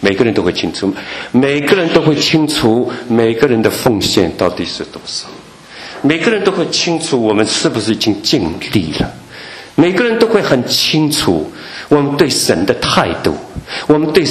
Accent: China; now in United States; 我认识了两位弟兄，都是大陆人，因为我是自己来自大陆，所以我对大陆的弟兄姐妹非常关心，我很想了解这个他们的成长。

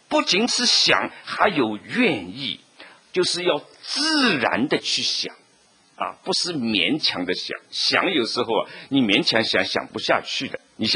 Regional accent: China; 这个体贴是我们中国人比较喜欢用的

